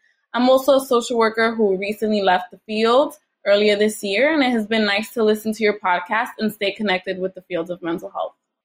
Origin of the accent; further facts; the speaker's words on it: New York, United States; I'm from New York